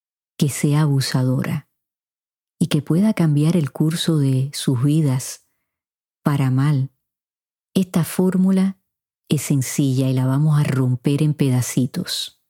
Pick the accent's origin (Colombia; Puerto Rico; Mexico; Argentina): Puerto Rico; En mi país, Puerto Rico, en lo que lleva del año, ya se han visto muchos casos de violencia doméstica